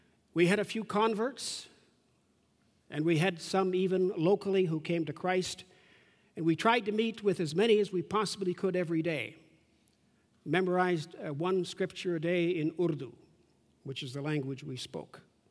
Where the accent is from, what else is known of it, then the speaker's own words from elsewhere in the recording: Canada; I said, I'm Canadian.